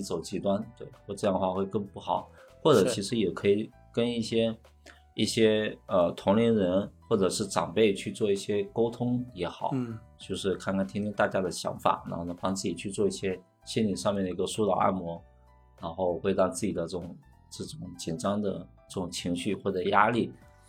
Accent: China; 这是当今压在我们中国人身上的几座大山

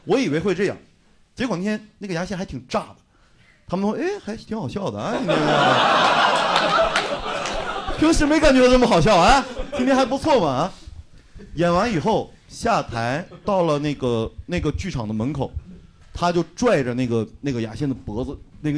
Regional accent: Northeast China, China; 首先，我是一个东北人啊

